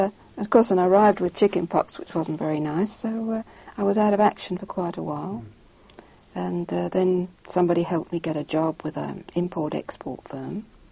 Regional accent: Gillingham, South East England, United Kingdom; I was born in Luton, Chatham, and brought up in Gillingham afterwards. And from there, at the age of 5, I went to Hong Kong with my father in 1920-odd. Stayed for 3 years, came back again to the same house

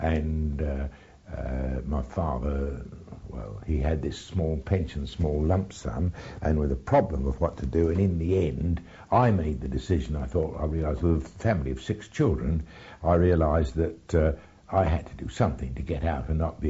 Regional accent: Clonakilty, Munster, Ireland; born there; I was born in Conakilty in what is now Era. My parents were both of Irish extraction, but I wasn't born there because of that. I was born there because my father was a Coast Guard.

